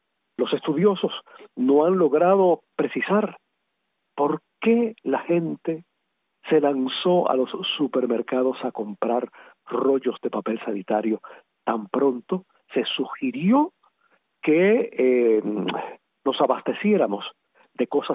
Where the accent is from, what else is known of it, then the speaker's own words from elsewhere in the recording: Cuba; si somos cubanos